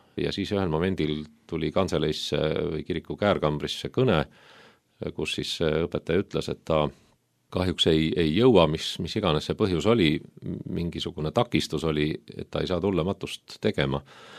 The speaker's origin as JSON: {"language": "Estonian", "town": "Saue", "region": "Harju County", "country": "Estonia", "said": "Ma olen Sauelt pärit ja minule lähim kirik tol ajal oli Keila kirik"}